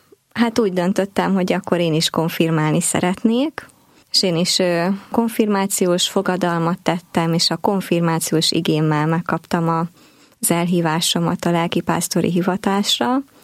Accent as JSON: {"language": "Hungarian", "town": "Kecskemét", "region": "Bács-Kiskun", "country": "Hungary", "tie": "born there", "said": "Kecskeméten születtem, katolikus családba, és az Isten felénk irányuló szeretetét már gyermekkoromban is megtapasztalhattam."}